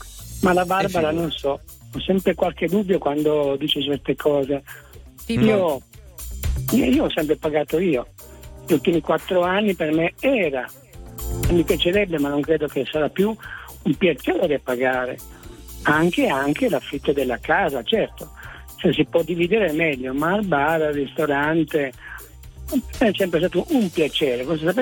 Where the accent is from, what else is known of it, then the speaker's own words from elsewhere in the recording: Sicily, Italy; è una galanteria enorme, sono siciliano